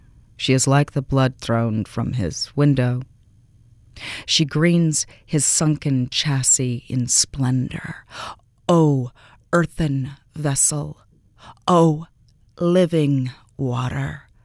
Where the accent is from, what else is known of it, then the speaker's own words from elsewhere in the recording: Bristol, Tennessee, United States; born there; I was born in Bristol, Tennessee, and my father's family has been there since pre-revolutionary times when they came over as squatters from Virginia.